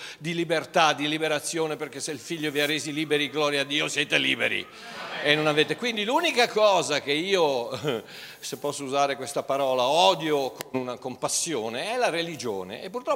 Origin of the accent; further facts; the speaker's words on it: Turin, Piedmont, Italy; born there; sono nato nel 1900 a Torino